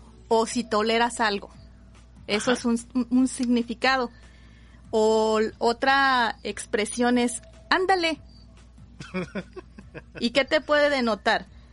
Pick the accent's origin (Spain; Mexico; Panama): Mexico; Mexico City; a nosotros nos dicen chilangos. Yo soy nacida en el Distrito Federal, antes llamada así la Ciudad de México.